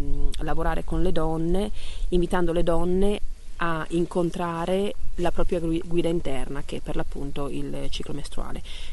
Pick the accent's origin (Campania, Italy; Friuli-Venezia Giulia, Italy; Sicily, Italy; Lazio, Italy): Friuli-Venezia Giulia, Italy; also born or lived in England; E a un certo punto ho sentito il richiamo della terra, il richiamo delle radici, e ho deciso di ritornare nella mia terra, che è appunto il Friuli, e nella zona del Noncello, quindi la parte del Pordenonese.